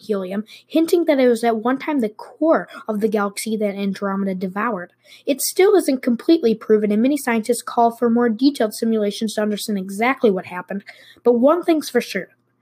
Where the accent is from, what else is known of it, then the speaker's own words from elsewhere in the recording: Minnesota, United States; in my home state of Minnesota